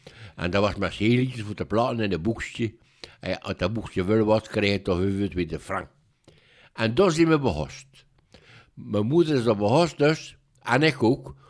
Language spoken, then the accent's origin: Dutch; Bruges, West Flanders, Belgium; Ja, ik ben echte Bruggelink.